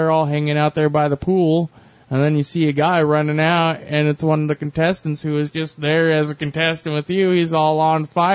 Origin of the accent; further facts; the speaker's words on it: Savannah, Georgia, United States; Yeah, I'm from Savannah.